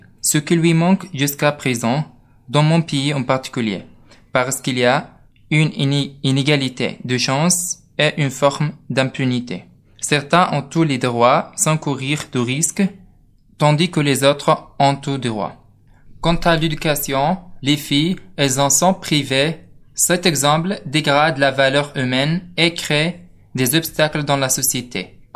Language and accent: French; Yemen; French is a second language; nous sommes du Yémen. Nous sommes venus en France à Vichy